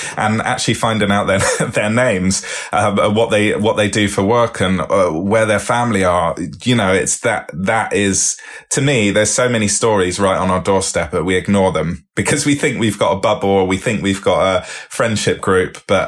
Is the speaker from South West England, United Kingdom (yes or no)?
yes; Bristol, South West England, United Kingdom; So I grew up in Bristol, which is known for people just doing random things whenever they feel like it and just getting it done.